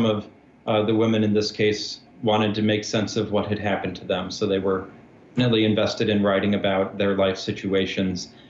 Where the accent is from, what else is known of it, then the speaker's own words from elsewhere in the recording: Chicago, Illinois, United States; now in Michigan, United States; my home is in Michigan now, but I grew up near Chicago. So I grew up hating the Red Wings and cheering for the Blackhawks.